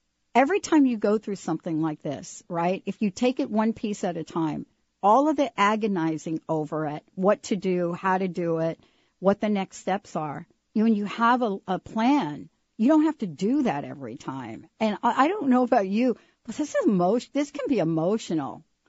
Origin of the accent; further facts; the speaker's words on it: East Coast, United States; I'm going back to the East Coast. I'm from the East Coast, and they have a different scenario about this.